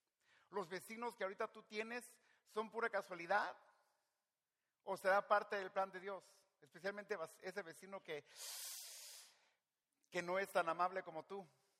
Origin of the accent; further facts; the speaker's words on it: Livingston, California, United States; also born or lived in Merced; yo nací en Merced, me crié en Livingston, mi familia es de Michoacán, eventualmente me moví al sur de California, llegué primero a Fullerton, luego a Yorba Linda, Placentia, Santa Ana, Huntington Beach